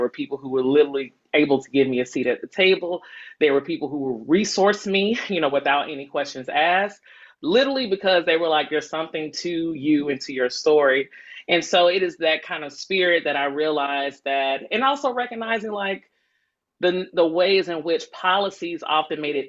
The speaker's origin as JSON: {"language": "English", "town": "Decatur", "region": "Georgia", "country": "United States", "tie": "born or raised there", "said": "I'm born and raised in Decatur and went to all black high school, elementary school, went to Spelman, turned around and went to Emory."}